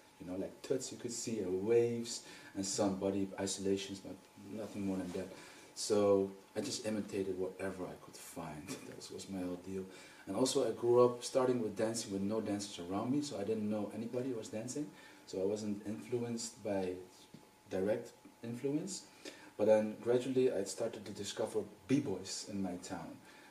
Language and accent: English; China; I was born in China, first of all, and I grew up with a lot of martial arts on television.